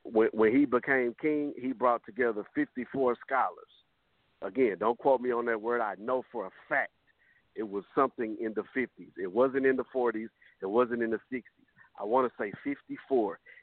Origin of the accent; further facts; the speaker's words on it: Fort Worth, Texas, United States; I grew up a Southern Baptist. Obviously, I'm from the South. I'm from Fort Worth.